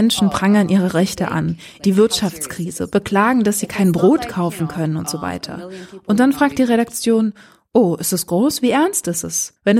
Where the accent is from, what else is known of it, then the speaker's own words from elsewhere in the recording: Lebanon; Aber ich bin Libanesin und das wissen sie eigentlich auch.